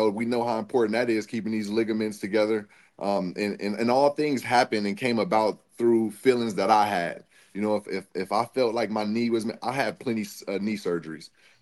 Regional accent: San Francisco, California, United States; So growing up in San Francisco, I was around every type of person or profession that you would think of, you know, from the good to the bad.

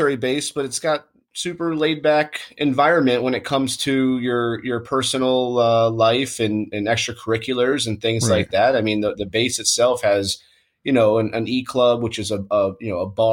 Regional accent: Florida, United States; I'm from South Florida originally.

